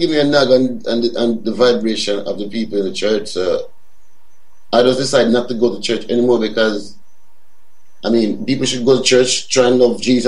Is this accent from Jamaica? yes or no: yes; Jamaica; but as a Jamaican, no?